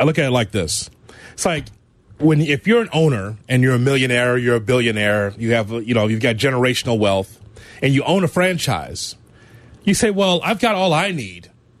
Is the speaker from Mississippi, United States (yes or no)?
no; Chicago, Illinois, United States; And in a world-class city like the one that you and I grew up in here in Chicago, we should not be second-rate or third-rate in some instances.